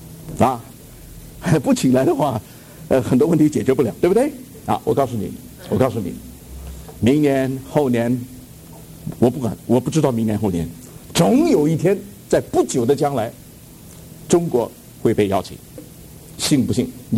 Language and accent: Chinese; United States; Chinese is a second language; 你大概还不知道我在哪里长大的，我在美国长大的，我的中文在美国学的。